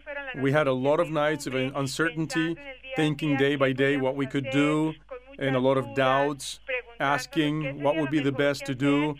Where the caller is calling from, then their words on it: Bogotá, Colombia; I am calling you from Bogotá, Colombia.